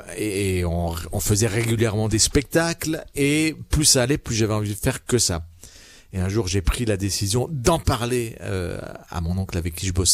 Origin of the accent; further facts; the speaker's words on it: Geneva, Switzerland; also born or lived in Lausanne; j'ai grandi à Genève beaucoup plus qu'à Lausanne. À Lausanne, voilà, j'y suis né. Et j'y suis parti bébé, pas tout seul.